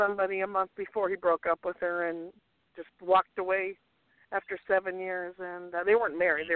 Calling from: Minneapolis, Minnesota, United States; from Minneapolis.

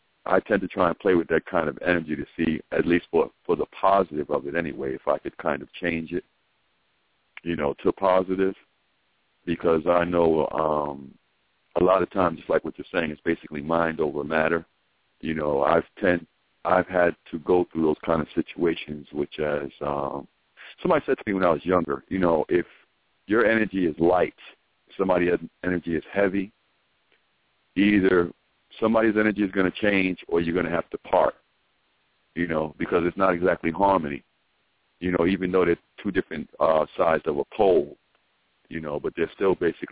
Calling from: South Carolina, United States; I'm calling from South Carolina.

